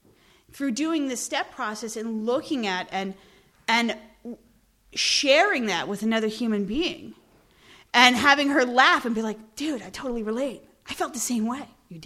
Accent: Ireland; My husband's Scottish, I'm Irish, Celtic genes.

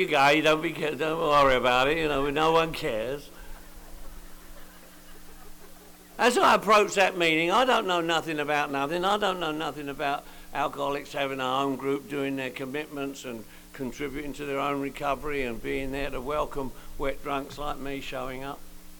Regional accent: London, United Kingdom; I'm from London, England. You probably picked up on that, right? This is the way I speak. Alcohol didn't do this to me, you know what I mean? I'm from Northwest London, and where I come from, everybody drinks.

